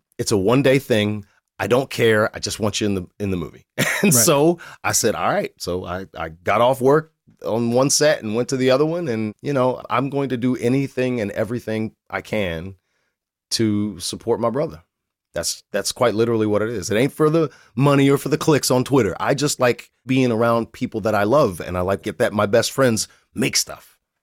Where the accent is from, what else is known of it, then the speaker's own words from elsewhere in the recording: Cairo, Illinois, United States; Cairo, Illinois